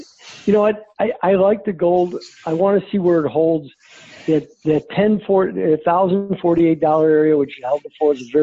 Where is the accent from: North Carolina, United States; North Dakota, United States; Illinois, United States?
Illinois, United States; Chicago; But, you know, what do I know? I'm from Chicago.